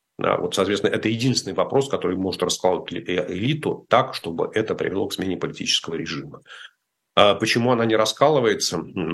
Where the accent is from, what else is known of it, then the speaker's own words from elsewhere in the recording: Moscow, Russia; moved away as an adult; Да, я родился в Подмосковье и практически там всю свою взрослую жизнь прожил в Москве до отъезда из России. Поэтому да, я считаю себя москвичом.